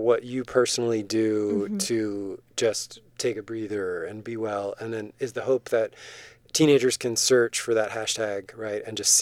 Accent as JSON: {"language": "English", "region": "New Jersey", "country": "United States", "tie": "born or raised there", "said": "I grew up in New Jersey, and I've been to Disney World. I've never been to Disneyland."}